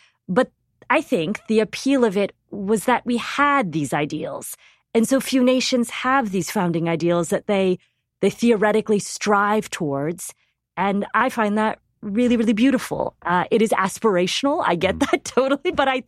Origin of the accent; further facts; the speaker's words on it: United States; Can I just say, as an American, one of the things that is so powerful about the United States is you're right.